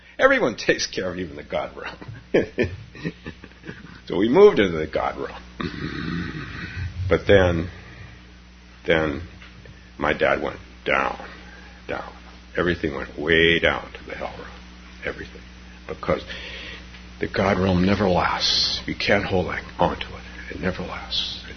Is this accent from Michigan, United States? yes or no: no; Palo Alto, California, United States; Oh, I can remember. I grew up in Palo Alto